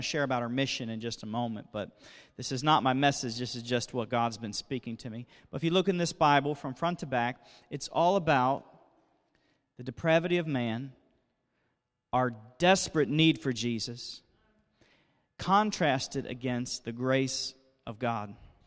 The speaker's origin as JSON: {"language": "English", "town": "Cincinnati", "region": "Ohio", "country": "United States", "said": "when I'm driving in the Midwest where we're from Cincinnati, Ohio, home of the Cincinnati Reds and 1975 World Series champions over the Red Sox. And we're from the Midwest."}